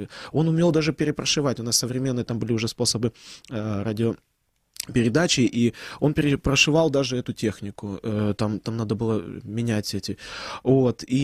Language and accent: Russian; Yevpatoria, Crimea, Ukraine; Я говорю, ну, из Евпатории. Он говорит, Евпатория, ну, Одесса. Я кажу, ну, Крым.